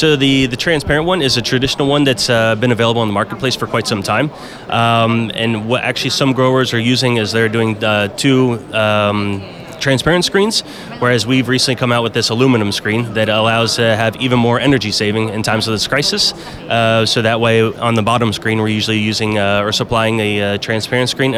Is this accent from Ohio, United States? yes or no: yes; Cincinnati, Ohio, United States; moved away; Yeah, I'm born and raised in Cincinnati, Ohio. So, but I've been living in Europe for close to 13, 14 years now.